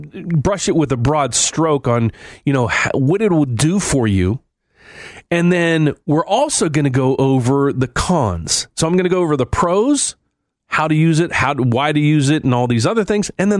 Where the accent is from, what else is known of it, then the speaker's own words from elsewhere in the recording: West Virginia, United States; And if you've heard my accent, you got it. I'm originally from West Virginia.